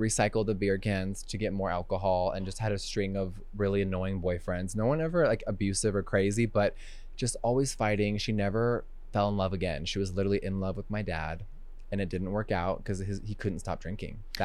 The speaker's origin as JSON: {"language": "English", "town": "Huntington Beach", "region": "California", "country": "United States", "said": "So I'm from Huntington Beach, 714."}